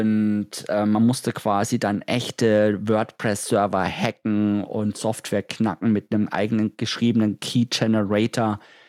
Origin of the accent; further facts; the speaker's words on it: Nuremberg, Bavaria, Germany; ich komme aus Nürnberg